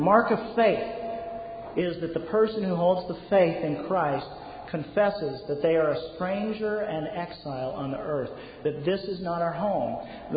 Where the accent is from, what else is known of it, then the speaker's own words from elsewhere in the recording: United States; for us as American evangelicals